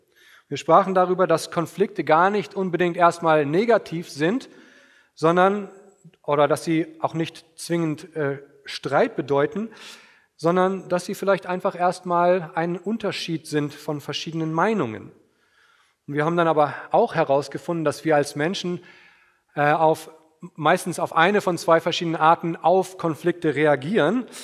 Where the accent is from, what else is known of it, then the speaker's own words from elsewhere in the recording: Syke, Lower Saxony, Germany; Ich komme aus Sieke, aus dem fernen, fernen Land. Auf der anderen Seite der Weser